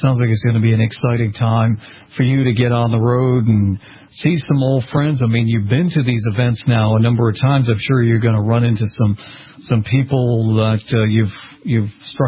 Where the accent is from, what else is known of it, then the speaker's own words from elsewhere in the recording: Boston, Massachusetts, United States; he came up to my hometown of Boston